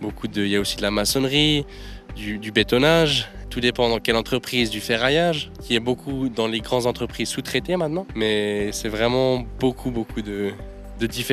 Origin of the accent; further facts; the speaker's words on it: Jura, Switzerland; je viens des Franches-Montagnes, j'ai 19 ans